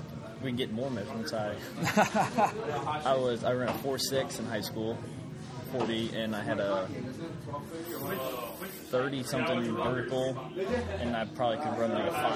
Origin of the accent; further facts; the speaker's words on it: San Diego, California, United States; I'm from San Diego.